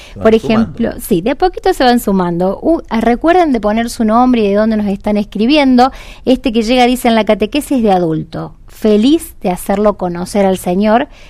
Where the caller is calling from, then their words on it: Alta Gracia, Córdoba, Argentina; Hola Radio María … servidor de la Virgen de Lourdes, acá en Altagracia.